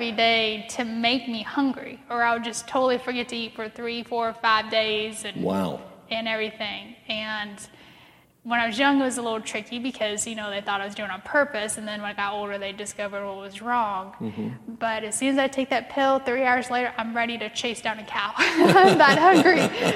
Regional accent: San Diego, California, United States; born there; I was born in San Diego, California, and that's kind of the, you know, on the other coast, and you've got the ocean, the Navy base, and all of that stuff.

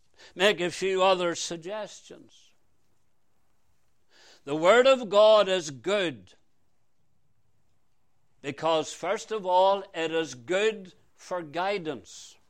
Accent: Northern Ireland, United Kingdom; now in Canada; the word the Lord gave me and my family when we came to Canada from Northern Ireland.

